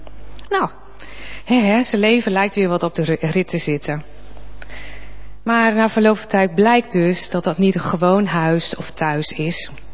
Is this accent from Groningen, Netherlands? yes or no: yes; Groningen, Netherlands; ik kom uit Groningen.